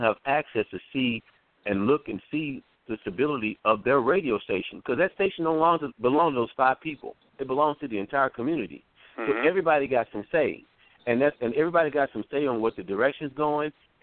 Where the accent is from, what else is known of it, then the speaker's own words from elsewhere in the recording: the South, United States; as an African American who had 55 years of growing up in the South and then growing up and then moving here